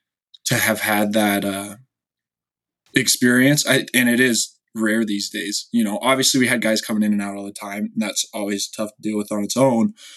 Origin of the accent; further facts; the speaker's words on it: Bozeman, Montana, United States; So like I said, I grew up in Bozeman, and I used to always go to Bobcat camp as a kid